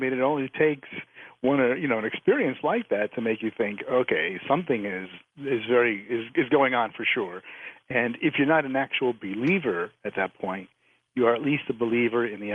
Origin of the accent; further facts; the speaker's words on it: New England, United States; Well, you know, I grew up in New England, which was, a haunted place like so many places are.